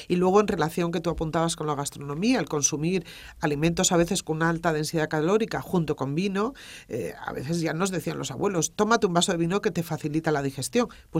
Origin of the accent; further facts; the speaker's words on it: Galicia, Spain; yo misma soy gallega